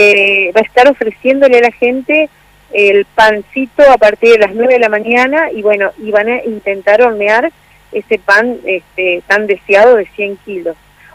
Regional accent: Puerto Viejo, Entre Ríos, Argentina; born there; Yo nací en el río, nací en el Puerto Viejo, nací entre las barrancas

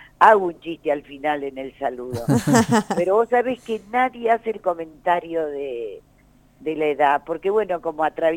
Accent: Argentina; muy orgullosa como argentina

